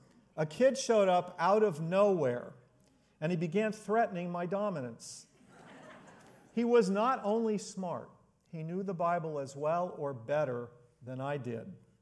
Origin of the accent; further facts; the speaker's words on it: Anaheim, California, United States; I grew up in Anaheim, and I served in church ministry for 36 years, mostly, as I mentioned, as a pastor in the Bay Area.